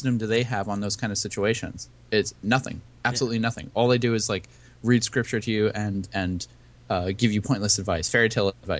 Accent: New York, United States; I mean, I'm a New Yorker. I live in upstate New York, and I go down to the city pretty often.

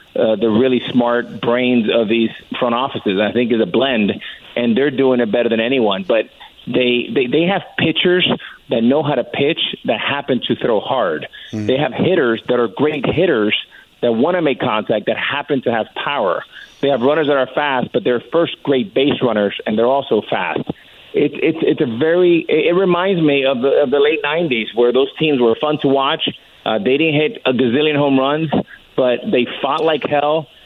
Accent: New York, United States; because I was born in New York, raised here.

